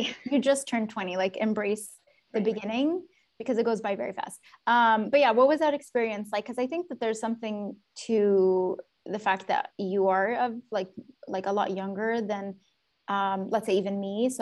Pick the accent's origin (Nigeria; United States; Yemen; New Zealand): Yemen; And he was you're Yemeni, aren't you? And I'm how did you know that?